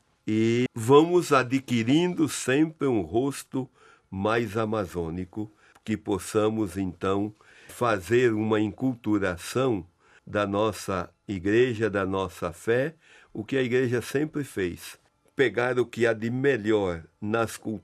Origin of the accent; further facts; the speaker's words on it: Paraná, Brazil; Eu sou originário do Paraná e o estado do Paraná tem 199.